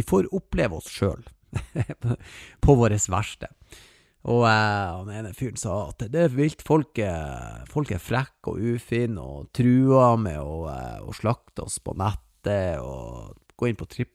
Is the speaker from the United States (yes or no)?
no; Norway; vanligtvis när vi är hemma i Norge så är vi ute varje helg